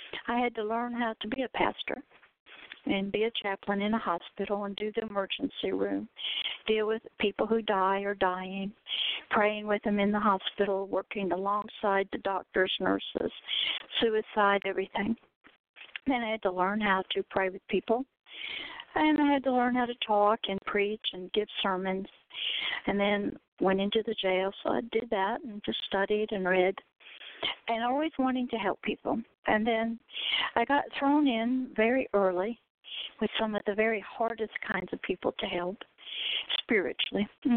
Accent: Plaxton, Tennessee, United States; No, I'm from Plaxton, Tennessee. That's about an hour south of Nashville.

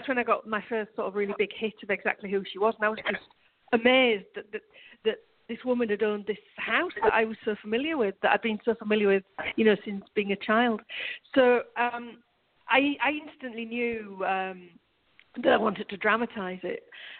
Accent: Halifax, Yorkshire and the Humber, United Kingdom; I grew up in Halifax, where Shibden Hall is

